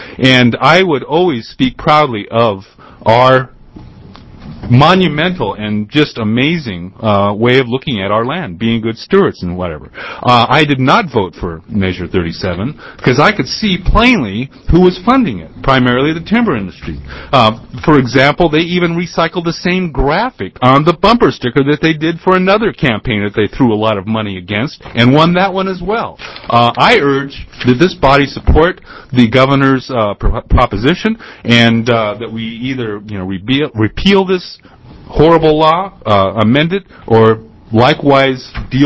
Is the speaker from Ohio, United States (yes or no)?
no; Beaverton, Oregon, United States; also born or lived in Salem; now in Silverton, United States; from Silverton. I was born in Salem. I grew up in Beaverton, however